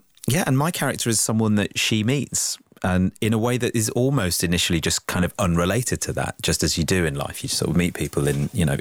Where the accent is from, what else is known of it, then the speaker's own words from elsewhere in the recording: Ipswich, East of England, United Kingdom; born there; So I was born in Ipswich.